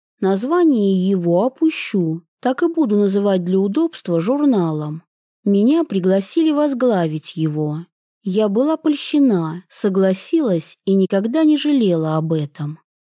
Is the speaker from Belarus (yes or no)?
no; Yagodnoye, Tatarstan, Russia; now in Kazan, Russia; Моя малая родина – небольшой поселок Ягодное в одном из примыкающих к Казани районов. От города его отделяют 80 километров. Путь лежит через Волгу.